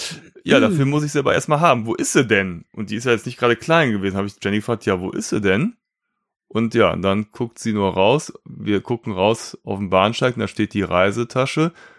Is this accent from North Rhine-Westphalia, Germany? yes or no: yes; North Rhine-Westphalia, Germany; als Rheinländer ist man ja gewohnt, hier in Köln immer einen netten Plausch zu haben.